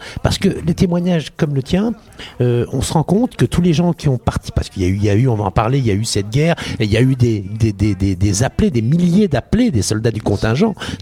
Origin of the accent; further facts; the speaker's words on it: France; born there; Moi, je suis né en France, avant l'indépendance, par exemple, hein, de parents algériens